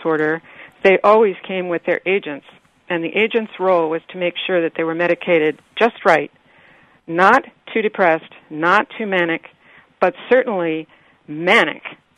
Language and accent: English; New York, United States; Here in New York, we're all bipolar, mildly speaking.